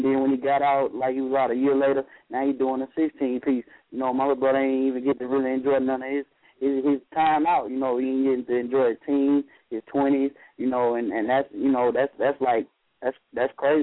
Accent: Mississippi, United States; now in Colorado Springs, United States; I'm from Mississippi, but I stay out here in Colorado Springs, Colorado right now.

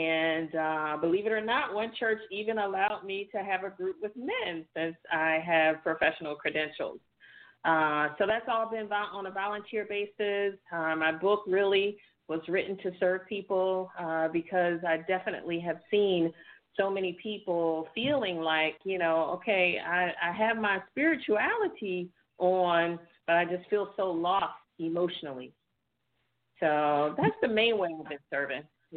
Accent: Washington, District of Columbia, United States; Growing up, I was born in Washington, D.C. My dad was a police officer in the 60s.

